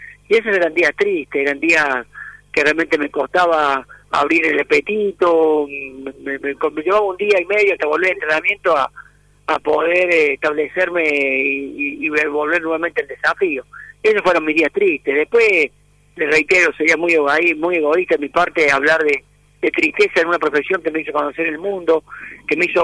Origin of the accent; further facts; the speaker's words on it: Río Ceballos, Córdoba, Argentina; yo nací en Río Ceballos, en Córdoba. Ahí viví con mi viejo, y cuando yo hacía la secundaria, yo iba a la secundaria de noche, porque había un solo colegio en Río Ceballos.